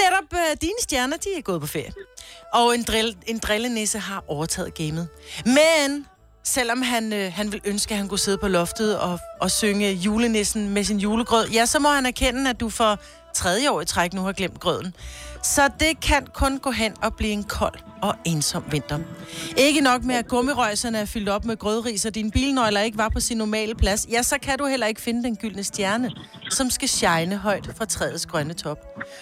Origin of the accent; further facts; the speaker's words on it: Morud, Region of Southern Denmark, Denmark; jeg kommer fra Morud jo. Jeg boede ude i Rue jo.